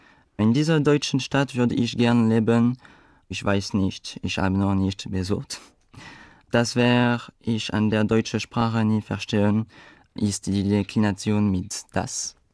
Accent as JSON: {"language": "German", "country": "France", "second_language": "German", "said": "ich komme aus Frankreich und ich bin 2001 geboren. Ich lerne Deutsch"}